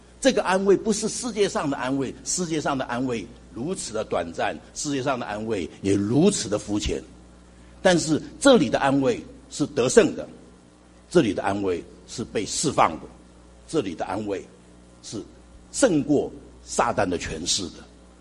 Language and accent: Chinese; China; 所以我们中国人也说百善什么为先？百善孝为先。